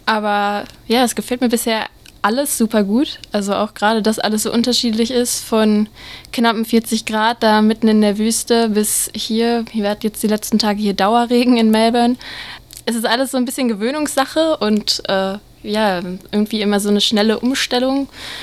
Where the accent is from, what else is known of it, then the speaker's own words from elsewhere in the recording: Dortmund, North Rhine-Westphalia, Germany; now in Cologne, Germany; Zu Hause in Köln habe ich jetzt eine ganze Weile Fußball gespielt. Also vorher schon in meiner Heimat in Dortmund, eben auch schon seit ich ganz klein war.